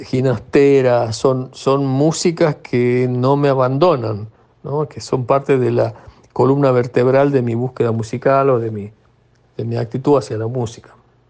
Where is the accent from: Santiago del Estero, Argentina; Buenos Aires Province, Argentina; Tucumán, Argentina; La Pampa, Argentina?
Tucumán, Argentina; Yo me crié en Tucumán.